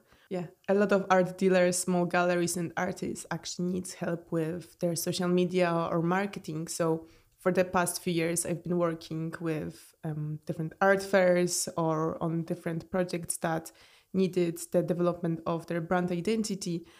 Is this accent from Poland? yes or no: yes; Poland; I grew up in Poland, where only painting and sculpture are considered as true art.